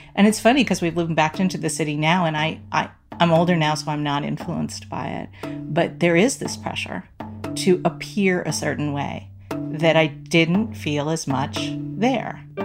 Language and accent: English; Amherst, Massachusetts, United States; now in Virginia, United States; being a travel agent meant that I could go back to my hometown of Amherst, and I could move up in status at a smaller place. So I became a manager of the campus travel agency at the university that I went to, at UMass.